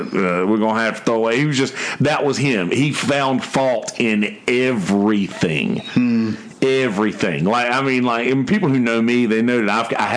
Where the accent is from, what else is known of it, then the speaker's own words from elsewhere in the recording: Bennettsville, South Carolina, United States; So I was raised in Shiloh United Methodist Church in Bennettsville, South Carolina. My dad still goes there.